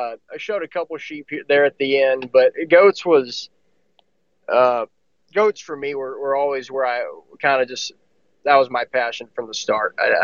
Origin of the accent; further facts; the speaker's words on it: Needville, Texas, United States; So I grew up in Needville, a little town. We're about an hour southwest of Houston.